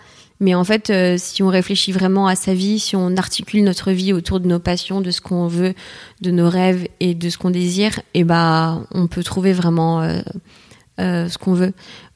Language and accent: French; Martinique; now in Paris, France; Mais j'étais vivre après 6 ans en Martinique.